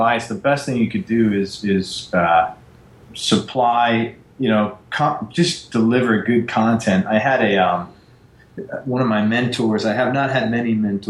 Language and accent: English; Bronx, New York, United States; because I grew up in the Bronx and ate a lot of pizza.